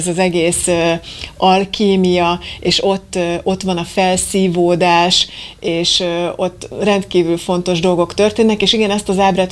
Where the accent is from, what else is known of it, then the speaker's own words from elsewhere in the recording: Hungary; nem vagyok pesti, bocsánat, tápos vidéki vagyok